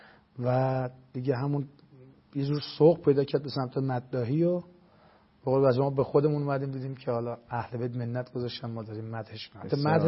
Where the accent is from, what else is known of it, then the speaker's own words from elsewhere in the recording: Qom, Iran; یزد، یعنی یه جوری ما از دو منطقه هستیم. و به حضور شما عرض کنم که دیگه همینجا به دنیا اومدیم، همینجا هم بزرگ شدیم که حالا انشالله که اهل قم باشیم.